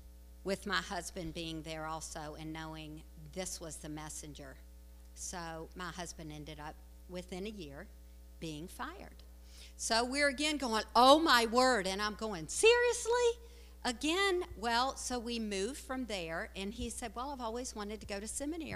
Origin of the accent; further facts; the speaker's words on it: Southern United States, United States; I am from the South. You will hear it in my voice. I do say y'all.